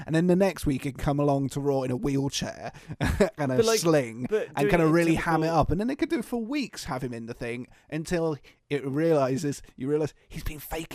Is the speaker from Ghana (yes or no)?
yes; Ghana; No, I'm from Ghana.